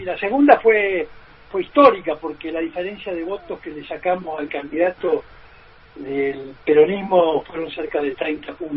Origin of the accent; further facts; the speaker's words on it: Tierra del Fuego, Argentina; Somos fueguinos ambos